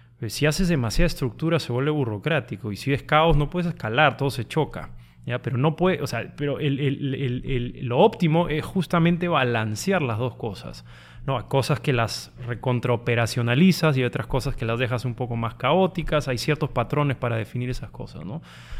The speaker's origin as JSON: {"language": "Spanish", "region": "Piura", "country": "Peru", "moved": "as an adult", "lives_now": "Lima, Peru", "said": "En Piura. Soy piurano, me vine a vivir a Lima a los 20."}